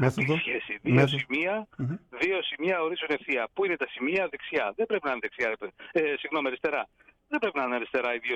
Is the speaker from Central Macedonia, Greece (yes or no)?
no; Agios Nikolaos, Peloponnese, Greece; now in Gytheio, Greece; Ναι, είναι ο Άγιος Νικόλαος στο χωριό μου, αν και ναυτικό το όνομα δεν γίνει, είναι γύρω στα 13 χιλιόμετρα από τη θάλασσα.